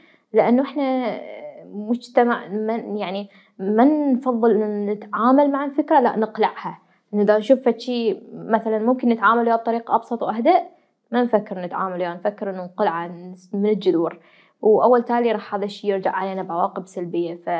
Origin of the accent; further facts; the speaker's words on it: Iraq; احنا جايين اثنيناتنا من different backgrounds، وين كنا اثنيناتنا عراقيين وعايشين بنفس البقعة